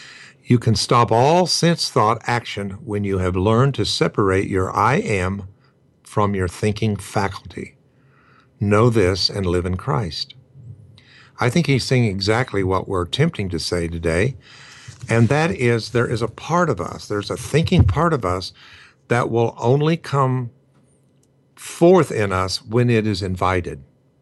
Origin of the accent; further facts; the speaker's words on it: United States; I have a human part of me as an American